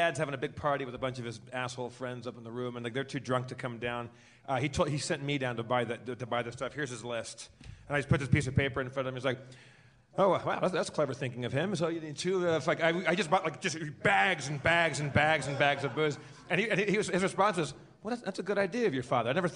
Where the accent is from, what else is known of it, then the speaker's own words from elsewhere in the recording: California, United States; we came up to Utah from Southern California to on a ski trip.